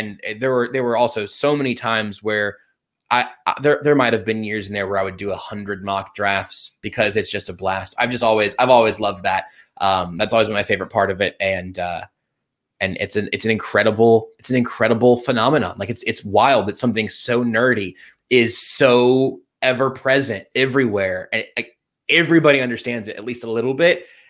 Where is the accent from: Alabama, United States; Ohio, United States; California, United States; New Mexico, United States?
Ohio, United States; Born and raised in Ohio.